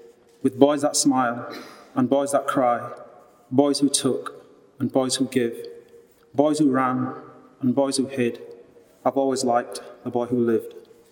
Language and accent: English; Leeds, Yorkshire and the Humber, United Kingdom; also born or lived in Nigeria; No, I was born in Nigeria, around a few places, but mainly grown up in Leeds.